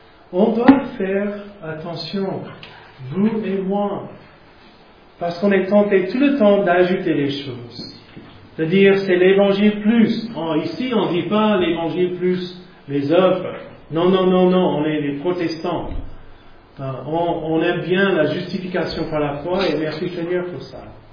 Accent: United States; Donc, chez moi, aux États-Unis, d'où je viens

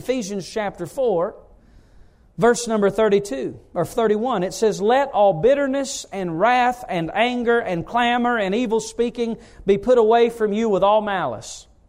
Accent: North Carolina, United States; I am from North Carolina, but I am smart too.

